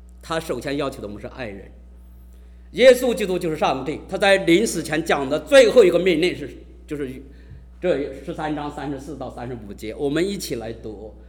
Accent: China; 我说妈妈是我中国人最认为是最爱的一种关系呀

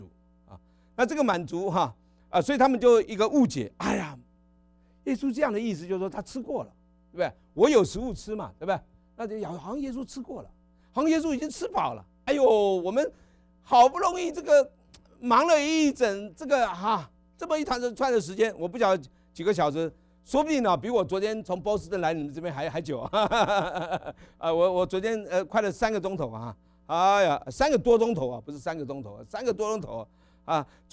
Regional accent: Guangdong, China; 有没有广东人啊？哎呀，我广东人啊！

